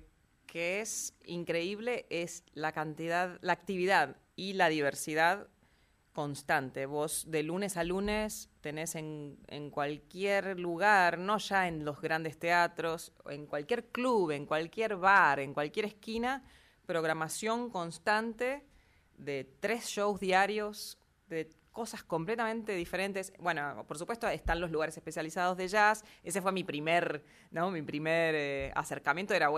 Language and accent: Spanish; Argentina; moved away; No era música que a mí me interesara cantar, digamos, hasta que me fui de Argentina, cosa que pasa bastante frecuentemente.